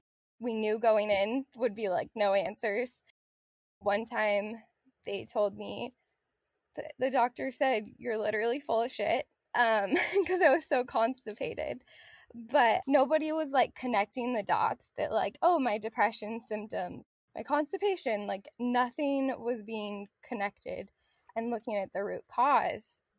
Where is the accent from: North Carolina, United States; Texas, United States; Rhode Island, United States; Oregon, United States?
Oregon, United States; Growing up in Central Oregon, I was very much outside all the time